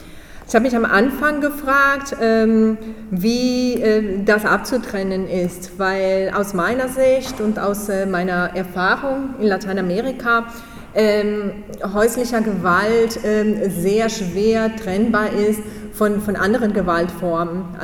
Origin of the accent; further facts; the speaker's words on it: Colombia; now in Düsseldorf, Germany; ich wohne mittlerweile in Düsseldorf, ich komme ursprünglich aus Kolumbien und lebe in Düsseldorf seit 11 Jahren